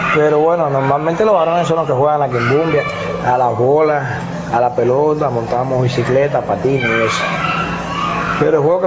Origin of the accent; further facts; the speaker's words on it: Habana del Este, Havana, Cuba; yo me crié en Habana del Este con mis tíos. Y ahí fue donde yo estudié la primaria, en una escuela primaria.